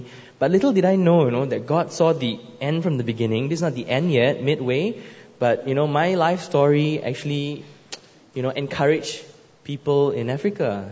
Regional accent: Singapore; I grew up in Singapore, first world nation, very comfortable, very safe.

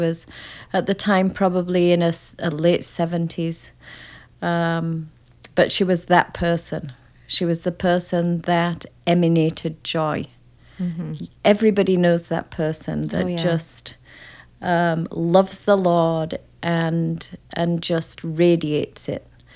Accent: England, United Kingdom; moved away; I came from England

